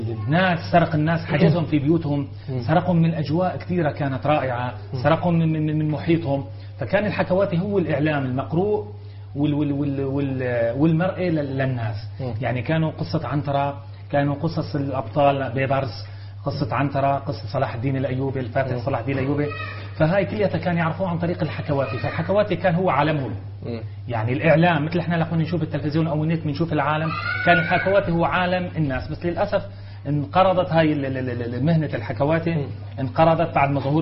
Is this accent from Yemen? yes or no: no; Syria; اللي احنا سوريين